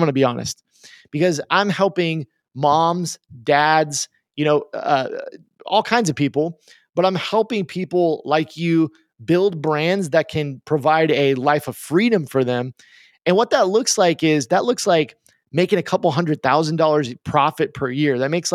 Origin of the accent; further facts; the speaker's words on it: Oklahoma, United States; And I make the joke that I'm from Oklahoma. So in Oklahoma, see, the riches are in the niches.